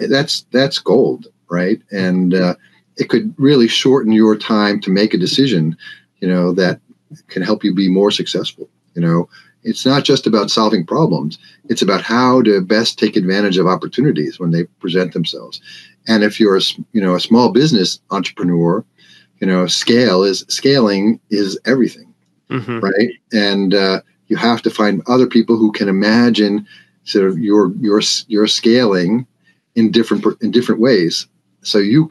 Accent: New York, United States; I grew up on Long Island outside of Manhattan. We were there in there a lot as a kid, you know, but it was too much for me.

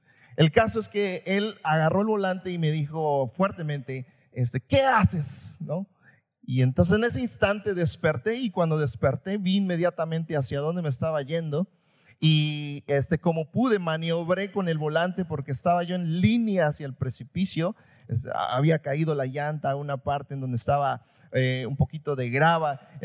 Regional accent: Chiapas, Mexico; Yo soy de Chiapas

